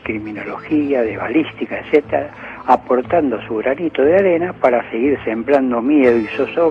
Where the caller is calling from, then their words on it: Buenos Aires, Argentina; de Devoto.